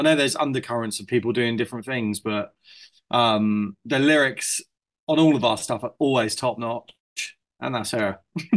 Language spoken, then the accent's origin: English; Isle of Wight, South East England, United Kingdom; I mean, so I grew up on the Isle of Wight.